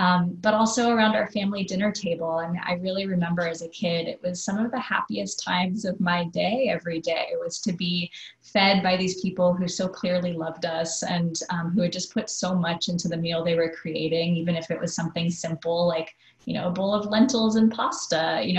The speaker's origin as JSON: {"language": "English", "region": "California", "country": "United States", "tie": "born or raised there", "said": "I grew up in the Napa Valley, which, as many people would know, is, you know, an area that's known for wine and good food and, you know, beautiful produce living in Northern California."}